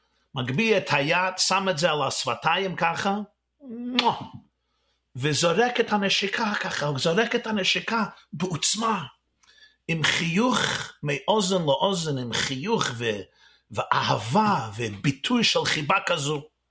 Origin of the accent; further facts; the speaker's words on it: Brooklyn, New York, United States; גדלתי בברוקלין, ניו יורק, בקרון הייטס, בדלת עמותיו של הרבי מלובביץ'